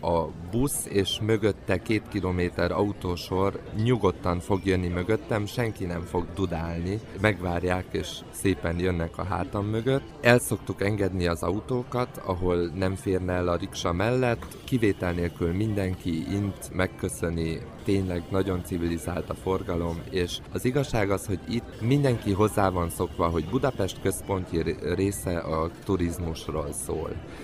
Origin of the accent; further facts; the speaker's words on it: Transylvania, Romania; attól, hogy Romániából jövök, én azért még, vagy Erdély-Románia része, én magyar vagyok